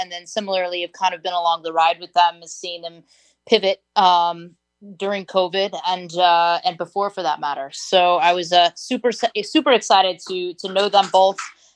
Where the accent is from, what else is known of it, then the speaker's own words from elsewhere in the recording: Chicago, Illinois, United States; We grew up together in Lincoln Park in Chicago.